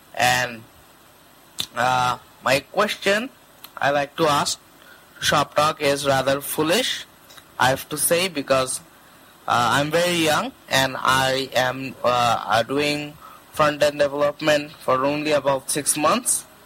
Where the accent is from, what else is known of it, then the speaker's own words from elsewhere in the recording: Bangladesh; English is a second language; I'm from Bangladesh here.